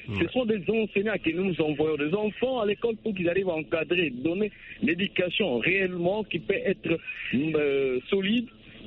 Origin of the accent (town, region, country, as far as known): DR Congo